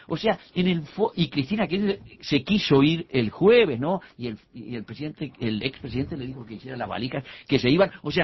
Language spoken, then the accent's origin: Spanish; Uruguay; a mí como uruguayo